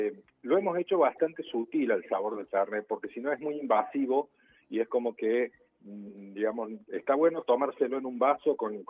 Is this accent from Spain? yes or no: no; Córdoba, Argentina; Sí, soy cordobés, estamos en Córdoba.